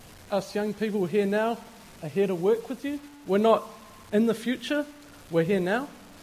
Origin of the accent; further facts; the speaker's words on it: New Zealand; I'm from New Zealand.